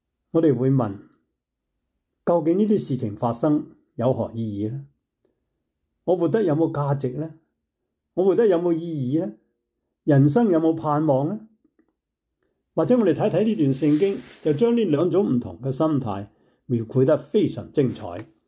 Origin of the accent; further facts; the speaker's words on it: Guangdong, China; 就好像我们广东人说听住，留心听住